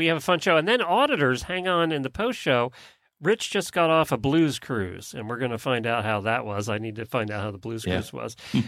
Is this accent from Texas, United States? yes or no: no; Ocala, Florida, United States; from Ocala, Florida.